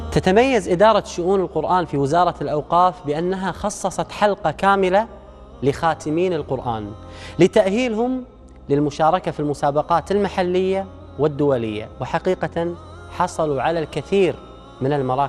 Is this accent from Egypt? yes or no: no; Qatar; حتى اتصلت عليك وانا من قطر، تذكر الاتصال؟